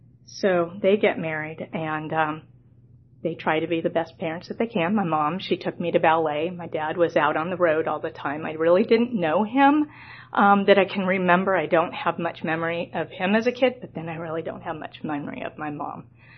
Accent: Los Angeles, California, United States; born there; I was born in Los Angeles, California, Halloween 1968, so I'm 50 right now.

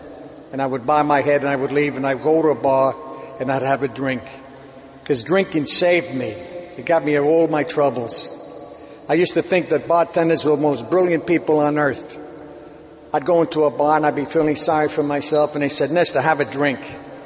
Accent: Puerto Rico; born there; I was born in Puerto Rico, and my father died when I was 3 years old.

